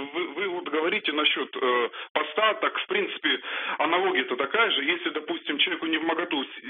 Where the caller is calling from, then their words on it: Lipetsk, Lipetsk Oblast, Russia; Я из Липецка звоню.